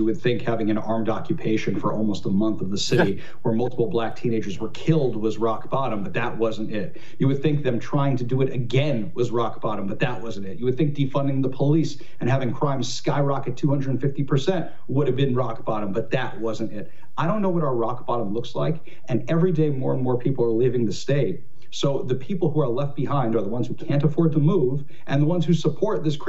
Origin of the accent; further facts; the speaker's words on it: New York, United States; now in Seattle, United States; I mean, I live out in Seattle now, and I'm from New York originally.